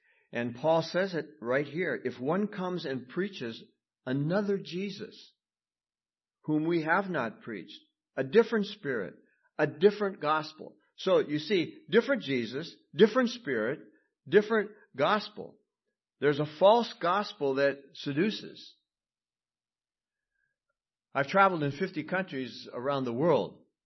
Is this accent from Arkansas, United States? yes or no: no; Minnesota, United States; I grew up in Minnesota.